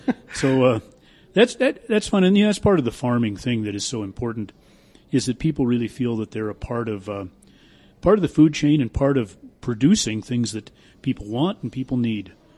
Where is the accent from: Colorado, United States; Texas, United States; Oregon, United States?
Colorado, United States; Greeley; Yes, I was born in Greeley and have lived out on that family farm that entire time except for school years.